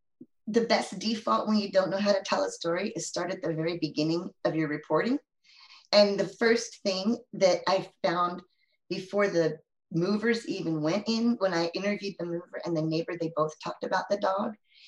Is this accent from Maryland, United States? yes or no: yes; Maryland, United States; like I grew up in Maryland, really near where she grew up in Maryland.